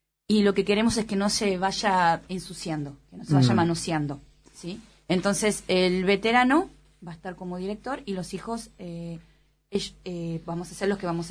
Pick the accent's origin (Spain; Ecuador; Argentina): Argentina